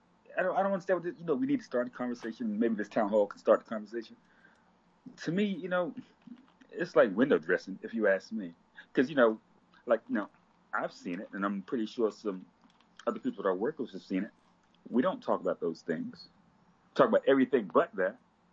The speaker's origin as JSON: {"language": "English", "region": "South Carolina", "country": "United States", "tie": "born or raised there", "also_born_or_lived": "Washington, D.C.", "said": "And I was raised in Low Country, South Carolina, in Washington, D.C."}